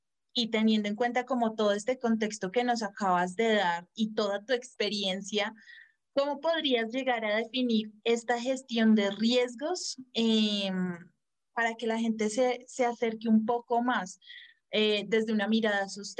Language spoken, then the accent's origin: Spanish; Colombia; también estás conservando una gran parte de la historia del país y de lo que somos como colombianos